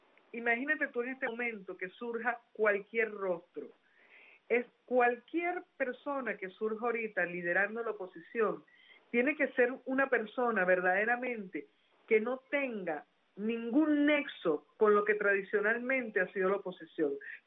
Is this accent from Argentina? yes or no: no; Venezuela; a mí me entristece como venezolana de que esto haya llegado hasta estos límites